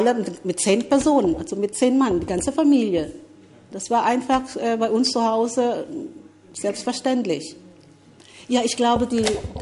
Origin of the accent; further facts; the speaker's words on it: Philippines; German is a second language; also born or lived in Manila; ich bin eigentlich im Süden auf den Philippinen geboren. Ich war aber nicht lange dort. Da war ich, glaube ich, 10 Jahre. Dann haben wir den Süden verlassen, um nach Manila, also nach Norden